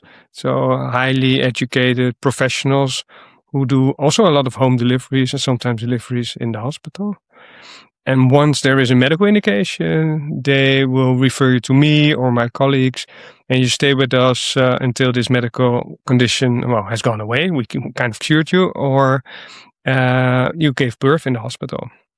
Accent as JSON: {"language": "English", "town": "The Hague", "region": "South Holland", "country": "Netherlands", "tie": "born there", "second_language": "English", "said": "I was born in The Hague, which is another big city in Holland."}